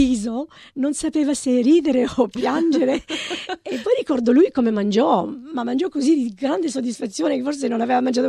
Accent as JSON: {"language": "Italian", "region": "Sicily", "country": "Italy", "said": "la Sicilia è la mia terra, la amo e basta"}